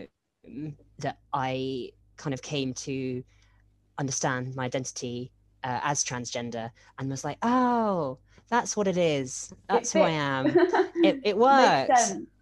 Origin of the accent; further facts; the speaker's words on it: Winchester, South East England, United Kingdom; It is a matter of fact. It is what it is. The population is the population. And it just, so Winchester and sort of, I'd definitely say Hampshire as a whole is quite, has a very similar population diversity.